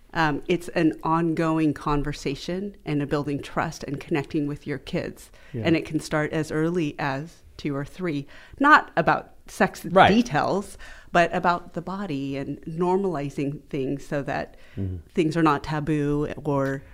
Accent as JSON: {"language": "English", "country": "United States", "said": "I'm Asian American. And even though I'm third, fourth generation, there are still remnants of being raised in a shame-based culture."}